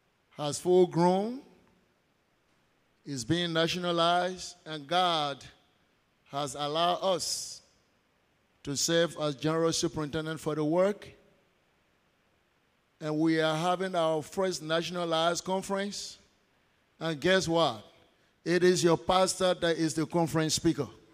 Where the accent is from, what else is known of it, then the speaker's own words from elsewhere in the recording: Liberia; I'm from Liberia. Liberia is a very small country on the west coast of Africa with a population of 3.4 million, land speed of 43,000 square miles